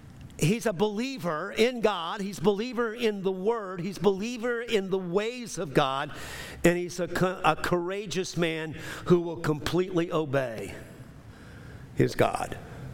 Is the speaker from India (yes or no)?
no; New Orleans, Louisiana, United States; accent: New Orleans; I'm going to say that in a New Orleans accent. I'm from New Orleans, if you didn't know that.